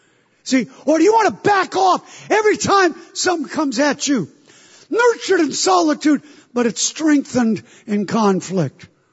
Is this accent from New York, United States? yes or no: yes; New York, United States; Church is great. I'm from New York. I'm just passing through.